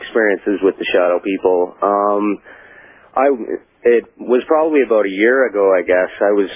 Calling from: British Columbia, Canada; I'm calling from British Columbia, Canada.

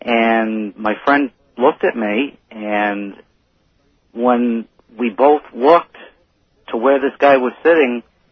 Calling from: Essex Junction, Vermont, United States; I'm calling from Essex Junction, Vermont.

